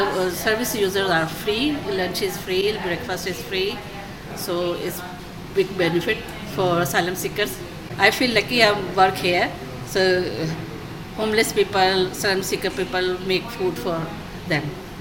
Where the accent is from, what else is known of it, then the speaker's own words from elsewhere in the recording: Pakistan; English is a second language; I'm from Pakistan.